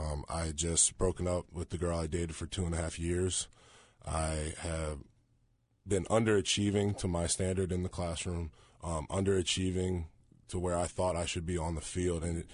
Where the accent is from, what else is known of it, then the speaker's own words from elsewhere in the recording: Maryland, United States; now in Charlottesville, United States; I'm originally from Maryland, so not very far away, about 2.5 to 3 hours. I've been in Charlottesville for, you know, 6 years now.